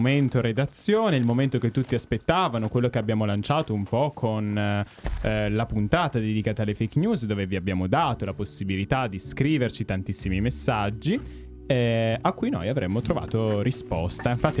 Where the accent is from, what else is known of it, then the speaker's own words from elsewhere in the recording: Turin, Piedmont, Italy; io sono di Torino